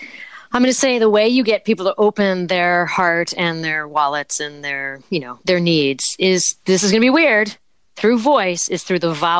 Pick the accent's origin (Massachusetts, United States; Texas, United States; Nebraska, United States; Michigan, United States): Massachusetts, United States; Martha's Vineyard; I'm a townie from Martha's Vineyard.